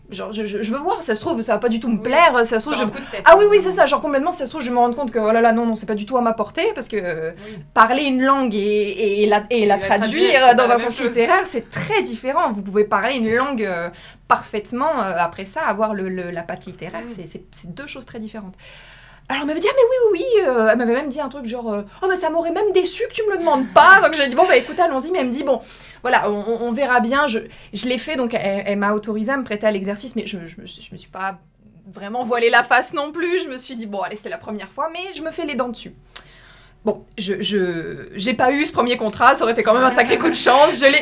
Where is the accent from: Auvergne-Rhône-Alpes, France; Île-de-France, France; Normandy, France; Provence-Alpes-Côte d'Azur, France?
Provence-Alpes-Côte d'Azur, France; Aix-en-Provence; sachant qu'on est d'Aix tous les deux, on est d'Aix en Provence tous les deux, donc on s'était dit, on va revenir ici